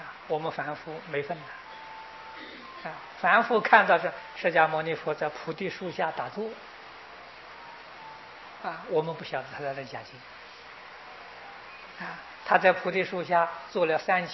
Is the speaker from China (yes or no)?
yes; China; 这个三位大菩萨与我们中国人缘分的非常之深